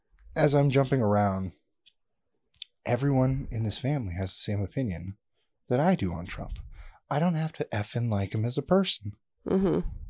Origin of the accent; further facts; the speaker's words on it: California, United States; moved away as an adult; We came from California in end of 2022 when we made the decision.